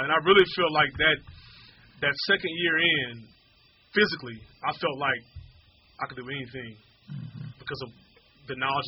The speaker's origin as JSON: {"language": "English", "town": "Houston", "region": "Texas", "country": "United States", "tie": "born or raised there", "said": "I grew up in Houston, Texas, Southwest Houston."}